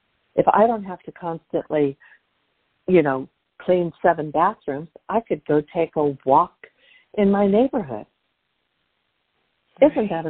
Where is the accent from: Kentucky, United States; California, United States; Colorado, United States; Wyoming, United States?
California, United States; Los Angeles; And I'm from Los Angeles, the land of earthquakes.